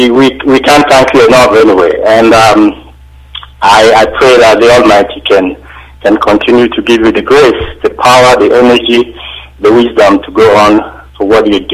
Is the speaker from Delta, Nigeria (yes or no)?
no; Ihoma, Imo, Nigeria; now in Switzerland; I'm from Ihoma in Odo, Imo State.